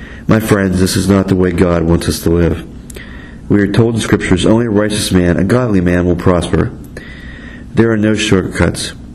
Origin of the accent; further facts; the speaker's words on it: Monroeville, Pennsylvania, United States; I'm in my second year of studies here at Pittsburgh Theological Seminary, and I'm originally from Monroeville, Pennsylvania.